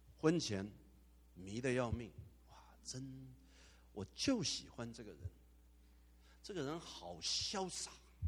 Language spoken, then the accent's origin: Chinese; Taiwan; 我是在中国长大的，是中国的台湾省长大的，所以我非常中国化